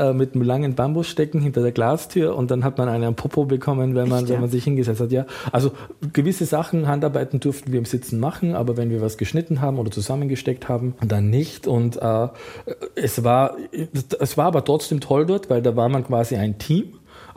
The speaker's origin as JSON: {"language": "German", "country": "Austria", "said": "als Österreicher Tracht, Lederhose, das spielt also im alpinen Bereich"}